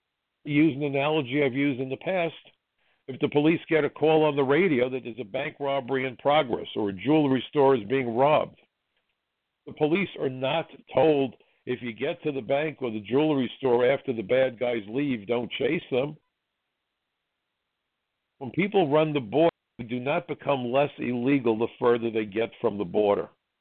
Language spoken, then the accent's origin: English; United States; But as an American, I feel worse for my countrymen and their families